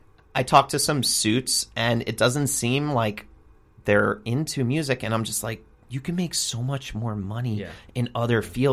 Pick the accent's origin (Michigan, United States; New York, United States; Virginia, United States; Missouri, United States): New York, United States; I'm a New Yorker, and that's money.